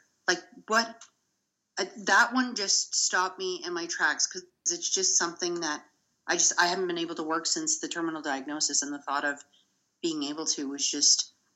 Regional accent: Canada; And although we're Canadian and have universal healthcare

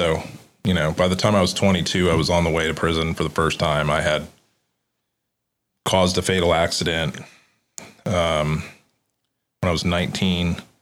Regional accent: Houston, Texas, United States; I'm from Houston originally.

